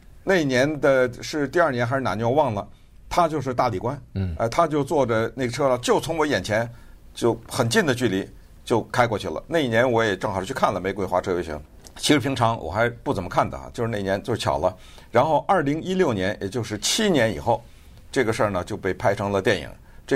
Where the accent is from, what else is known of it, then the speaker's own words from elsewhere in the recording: United States; 这个我们美国人最熟了